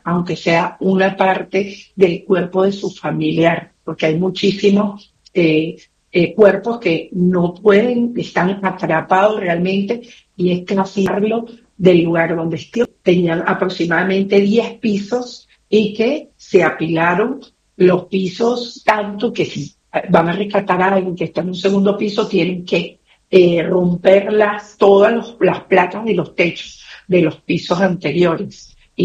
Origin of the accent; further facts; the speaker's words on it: Venezuela; mi pueblo, porque yo soy venezolana